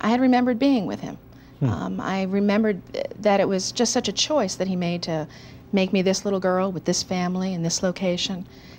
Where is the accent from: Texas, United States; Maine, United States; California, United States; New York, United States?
New York, United States; Growing up in New York, being in an inner city area was not a big deal to me.